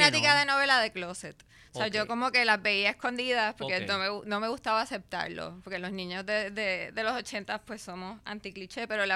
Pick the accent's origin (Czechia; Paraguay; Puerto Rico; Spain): Puerto Rico; also born or lived in New York; Yo soy boricua full. Pero, digo, tengo mucha sangre española, porque mi abuela era española también, pero no, yo soy boricua.